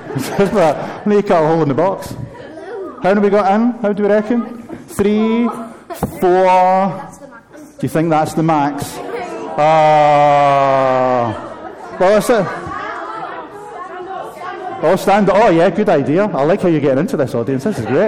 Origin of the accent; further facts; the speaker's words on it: Scotland, United Kingdom; When I was growing up in Scotland, we got